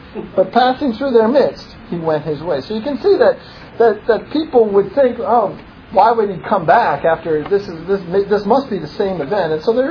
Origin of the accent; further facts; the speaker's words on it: Pennsylvania, United States; I grew up outside Philadelphia, so I'm going right down.